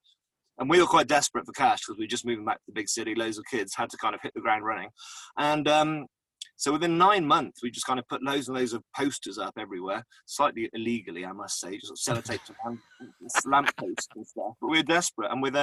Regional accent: Bristol, South West England, United Kingdom; I come from Bristol.

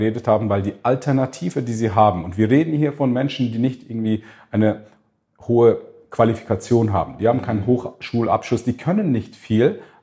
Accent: Switzerland; now in United Arab Emirates; Ich komme aus der Schweiz, bei uns muss alles auch geregelt sein.

